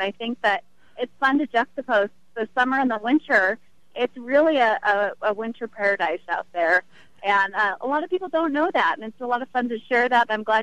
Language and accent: English; California, United States; now in Grand Lake, United States; I'm also a California native. I moved here from Los Angeles 3 years ago.